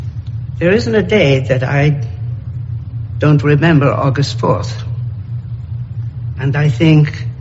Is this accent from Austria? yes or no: yes; Austria; accent: Austrian; also born or lived in Netherlands; So another soldier recognized my accent. He was Austrian and so was I. But I had been adopted by a Dutch family